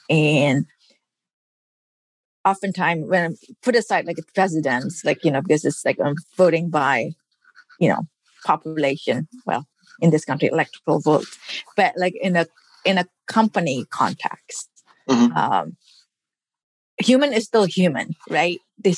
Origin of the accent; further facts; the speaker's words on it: Indonesia; English is a second language; moved away; also born or lived in Switzerland; I came from different culture, different country growing up. I grew up in Indonesia.